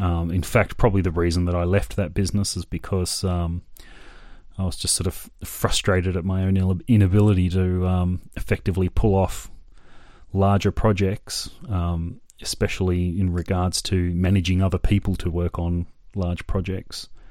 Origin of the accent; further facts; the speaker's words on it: Sydney, New South Wales, Australia; Well, I grew up in Midwestern Sydney. I lived in Seven Hills when I was in primary school, and then my family moved out to Kenthurst, where I went to Golston High School.